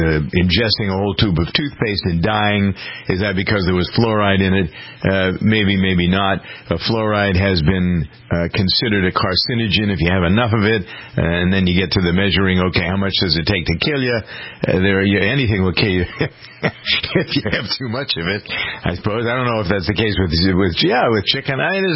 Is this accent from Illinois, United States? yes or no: no; Framingham, Massachusetts, United States; Poland Springs water is bottled in my hometown of Framingham